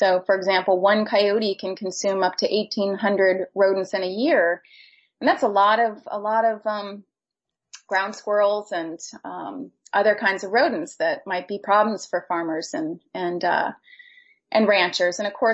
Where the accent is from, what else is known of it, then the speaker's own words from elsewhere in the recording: Maine, United States; I'm originally from Maine